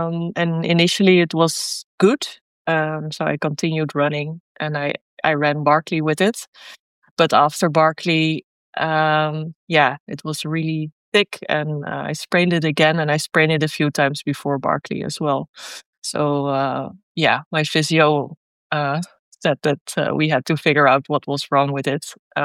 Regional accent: Netherlands; English is a second language; I'm a runner from the Netherlands.

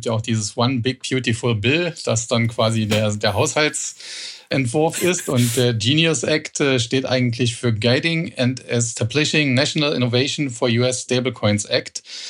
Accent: Trier, Rhineland-Palatinate, Germany; ich komme aus Trier, das ist die Geburtsstadt von Karl Marx, daher kennt man es vielleicht.

